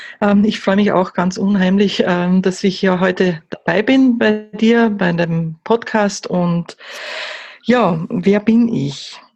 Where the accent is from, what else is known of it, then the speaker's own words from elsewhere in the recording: Austria; ich komme aus Österreich, ich bin gelernte Österreicherin